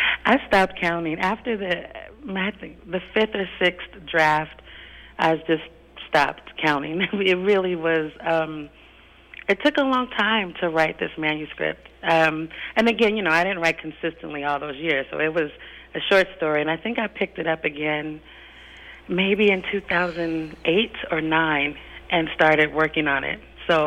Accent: Portland, Oregon, United States; but the One Woman Show will be my own personal stories about growing up in Portland.

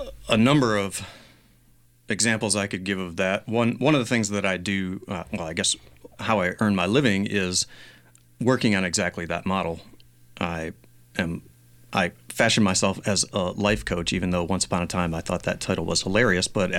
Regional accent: Alabama, United States; now in Portland, United States; I grew up in Alabama, and there is no community radio going on in Alabama.

